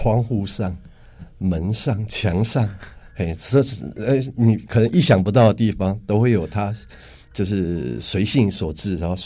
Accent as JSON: {"language": "Chinese", "region": "Taipei", "country": "Taiwan", "tie": "born or raised there", "said": "坦白说我在台北从小长大的我都不知道二旗在哪里对"}